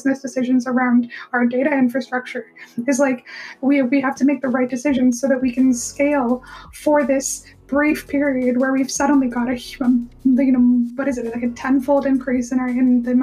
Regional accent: Canada; now in United Kingdom; so I'm Canadian, and people in the UK where I live always apologize that the UK can't handle snow.

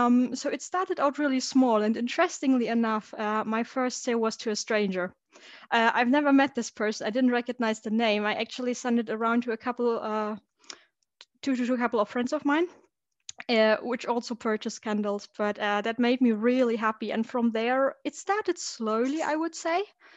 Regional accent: Germany; English is a second language; moved away as an adult; now in United Kingdom; I'm currently living in the UK. I'm originally from Germany, but moved over a few years ago for a job.

